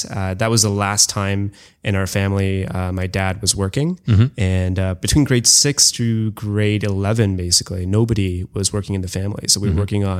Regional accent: India; also born or lived in Canada / Calcutta / Delhi / Bombay; So most of my life, I grew up in India, mm-hmm. and I spent about ages 1 through 4 in Canada. I went back to India and kind of did sort of the baseball diamond of India in terms of growing up in Calcutta, Delhi, Bombay, and Bangalore.

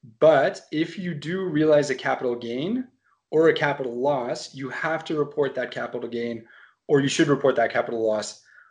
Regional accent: Canada; I didn't even grow up in the United States. So I grew up in Canada

